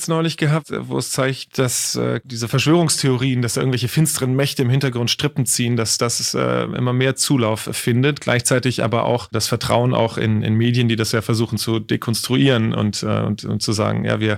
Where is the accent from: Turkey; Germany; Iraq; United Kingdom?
Germany; ich habe zwar einen italienischen Pass und bin in den Ferien viel in Italien gewesen, aber ich bin doch in Deutschland aufgewachsen